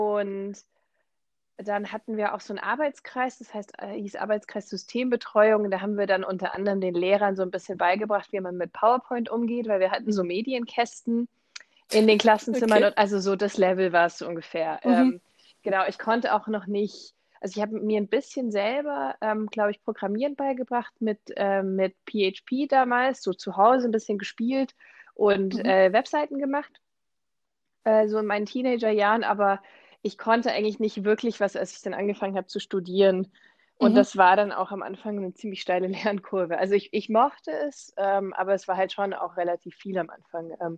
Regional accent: Munich, Bavaria, Germany; also born or lived in Hungary; Ich komme eigentlich ursprünglich nicht aus Deutschland, sondern aus Ungarn. Da bin ich geboren und bin dann im Großraum München aufgewachsen

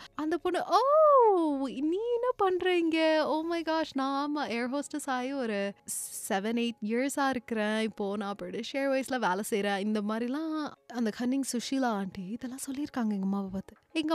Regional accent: United States; நான் பிறந்து வளர்ந்ததுலாம் யூஎஸில் தான், பிகாஸ் எங்கள் அம்மா had an arrange marriage in India and இங்கே மூவ் பண்ணிட்டதுனால எங்கள் அப்பா கூட.

